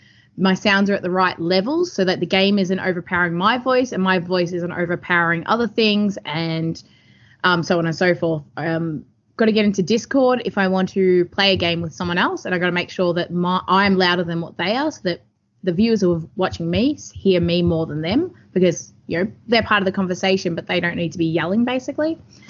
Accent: Australia; as an Australian. I'm like, this feels illegal.

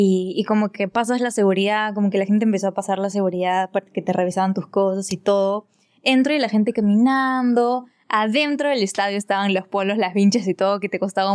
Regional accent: Lima, Peru; yo solamente había estado acostumbrada a ver conciertos acá en Lima, en mi país, en mi ciudad, mejor dicho. Mi país, mi ciudad.

